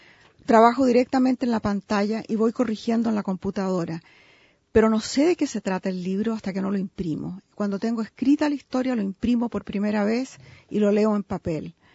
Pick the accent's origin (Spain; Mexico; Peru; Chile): Chile; Yo me siento profundamente chilena, a pesar de que cuando voy a Chile a la semana ya me siento extranjera